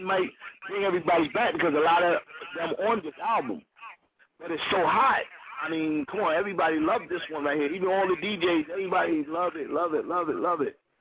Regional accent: Brooklyn, New York, United States; Yep, I was born here in King County Hospital. I was born in Brownsville.

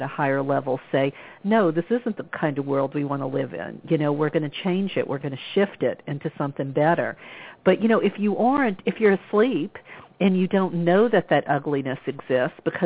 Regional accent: Bible Belt, United States; I grew up a Catholic in the Bible Belt, and I was fortunate that my family wasn't real religious.

